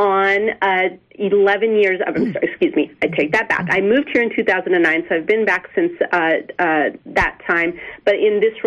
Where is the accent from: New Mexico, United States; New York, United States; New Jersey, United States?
New Mexico, United States; Las Cruces; So I say I'm from Las Cruces. I moved here in high school, and I'm a Mayfield alum, and I'm also an Aggie, diehard Aggie as well, and pretty much stayed in New Mexico